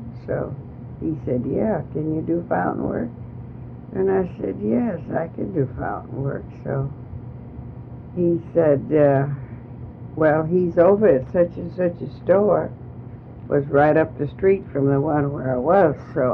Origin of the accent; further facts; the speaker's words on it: Chicago, Illinois, United States; also born or lived in Little Rock, Arkansas; I was born in Little Rock, Arkansas, which Arkansas at that time was prejudiced state, you know. And I was raised in Chicago